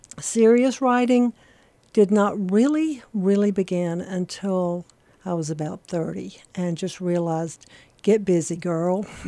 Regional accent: South Carolina, United States; I grew up in South Carolina on a farm and in the country where I played most of the time.

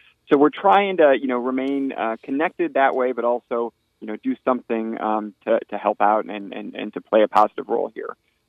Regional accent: Indiana, United States; I'm born and raised in Northwest Indiana, so I'm from Porter County. Kind of grew up in a little bit of a political family over here.

